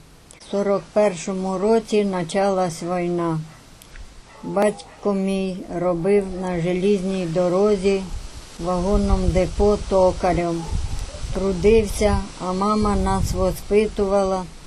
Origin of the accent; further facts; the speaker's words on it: Pomichna, Kirovohrad Oblast, Ukraine; also born or lived in Zaporizhzhia; родилась 1936 році. Родом я із Запоріжжя. Перед війною переїхали мої батьки в Помічну до родини.